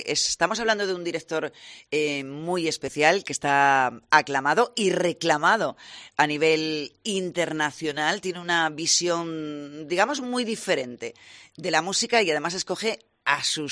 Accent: Asturias, Spain; También nos sentimos orgullosos como asturianos

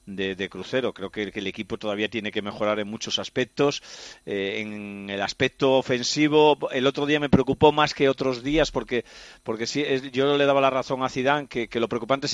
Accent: Vigo, Galicia, Spain; also born or lived in Asturias; la mínima alegría que puede tener mi tierra y la gente de Vigo y de Pontevedra

